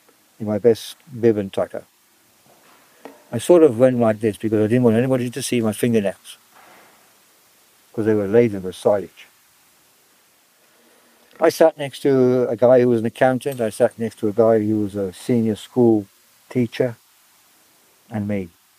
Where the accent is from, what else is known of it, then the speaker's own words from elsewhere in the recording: United Kingdom; I wasn't really a South African. I'm a Brit through and through.